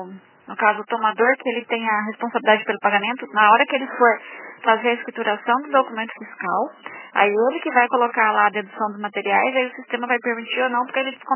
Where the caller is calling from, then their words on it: Maringá, Paraná, Brazil; eu sou aqui do Maringá do Paraná